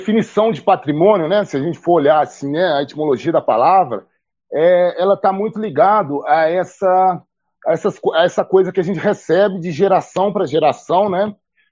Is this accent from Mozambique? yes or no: no; Ouro Preto, Minas Gerais, Brazil; eu sou nascido e criado aqui em Ouro Preto.